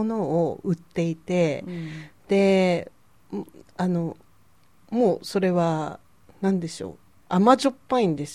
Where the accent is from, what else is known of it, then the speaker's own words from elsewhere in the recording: Iwate, Japan; あのうち岩手なんですけど